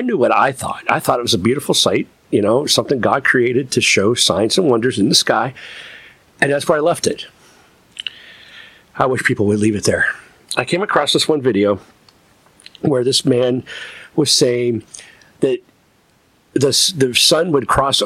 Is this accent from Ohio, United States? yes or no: yes; Ohio, United States; I went to my hometown, which is in Northeast Ohio, and I was able to view it with some family